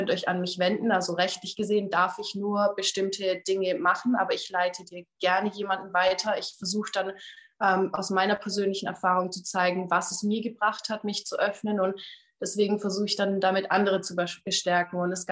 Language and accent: German; United States; first language English; German is a second language; ich komme ja aus Amerika, deswegen denke ich immer ein bisschen auf Englisch, ich lerne ja auch auf Englisch